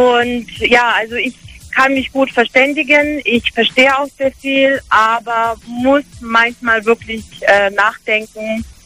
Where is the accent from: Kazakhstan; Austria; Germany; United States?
Kazakhstan; Und ich komme auch aus Kasachstan